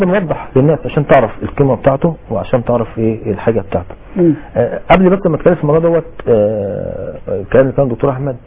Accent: Zagazig, Sharqia Governorate, Egypt; في الشرقيه عندنا في الزقازيق

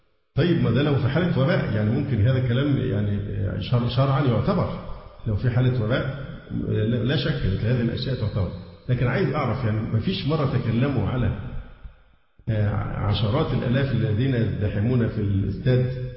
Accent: Egypt; فحتى الان حالات عندنا في مصر والله الحمد طيبه جدا

